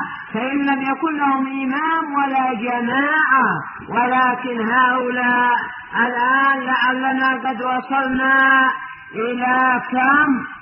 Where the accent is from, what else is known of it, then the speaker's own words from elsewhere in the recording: Yemen; خصوصا عندنا في اليمن